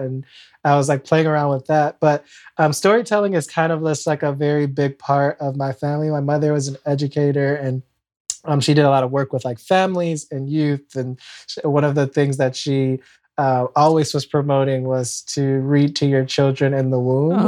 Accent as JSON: {"language": "English", "town": "Cleveland", "region": "Ohio", "country": "United States", "moved": "as an adult", "lives_now": "Brooklyn, United States", "said": "I'm originally from Cleveland, Ohio. I live in Brooklyn now. I moved here about 10 years ago. That sounds so wild to say. Came here for undergrad and I've been here ever since. But from Cleveland, that's where my mother is from as well."}